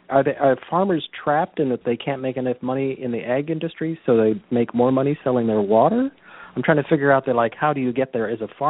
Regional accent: Carmel, California, United States; I grew up in Carmel. And everybody thinks, oh, Carmel, bucolic, blah, blah, blah. Well, when I was a kid in Carmel, there were people growing artichokes in my front yard

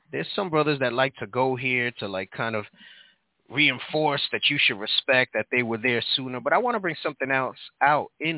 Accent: New York, United States; I mean, I grew up in New York, so I always saw Israelites like Fordham Road

